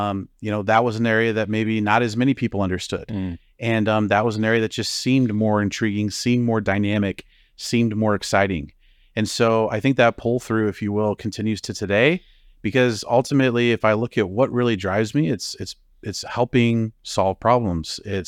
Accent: Omaha, Nebraska, United States; I grew up in Omaha, Nebraska, and I watched what my brothers and sisters did.

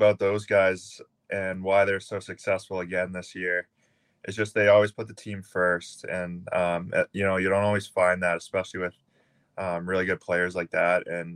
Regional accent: Massachusetts, United States; I grew up on the South Shore, and you know, hockey it's pretty popular there.

